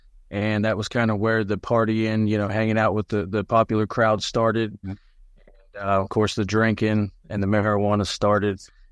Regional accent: Gatlinburg, Tennessee, United States; also born or lived in Knoxville; I was born in Knoxville, the University of Tennessee, Vols, and grew up actually in the same hometown as … Went to school in Sevier County.

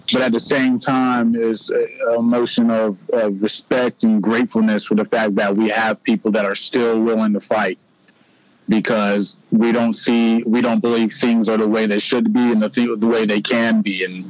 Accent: Clemson, South Carolina, United States; it's meant everything to me growing up in Clemson.

